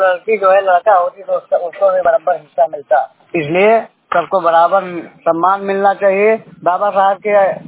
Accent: Dumaria Bazar, India; डुमरिया बाजार।

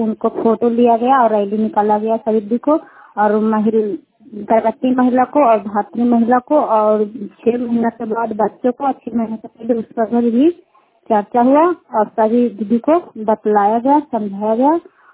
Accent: Kukahariya, Bihar, India; कुकहरिया के रहने वाले हैं, रुखाई पंचायत के चंडी प्रखंड ललंदा जिले के।

